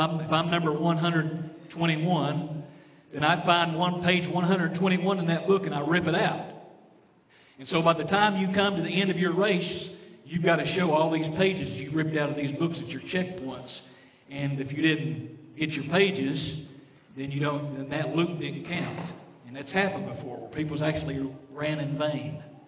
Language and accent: English; Tennessee, United States; where I grew up in East Tennessee, there's a state park right behind my parents' house where I grew up, right in the mountains.